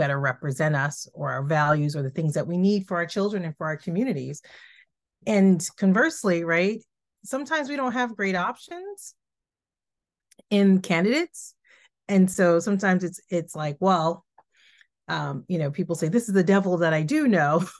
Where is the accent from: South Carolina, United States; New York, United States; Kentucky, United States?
New York, United States; New York City; now in Connecticut, United States; I grew up in New York City. I'm a Harlem girl, and that is very much a part of who I am and continue to be.